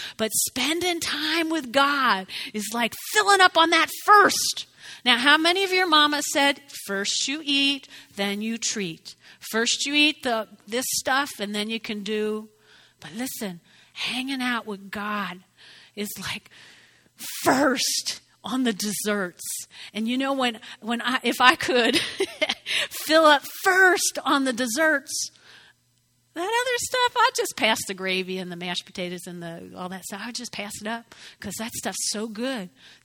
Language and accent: English; New Jersey, United States; Now, I grew up in North Jersey. Mom and Dad had six kids